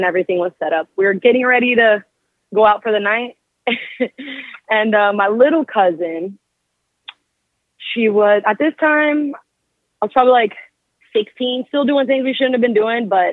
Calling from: Sacramento, California, United States; Hi, I'm calling from California, Sacramento.

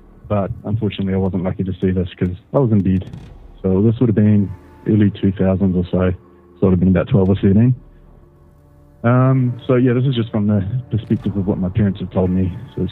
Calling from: New Zealand; I'm from New Zealand

